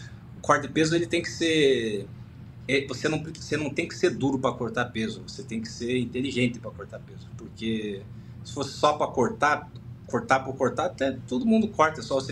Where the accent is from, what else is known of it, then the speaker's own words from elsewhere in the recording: Brazil; E vim com quase quatro anos para cá, para o Brasil, mas eu me considero brasileiro, sou naturalizado brasileiro e tudo mais.